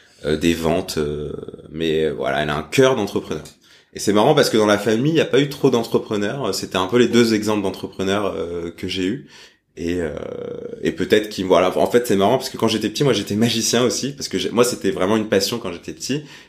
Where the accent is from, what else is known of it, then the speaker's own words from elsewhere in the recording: Neuilly-sur-Seine, Île-de-France, France; Moi j'ai grandi à Neuilly-sur-Seine, donc dans un petit cocon.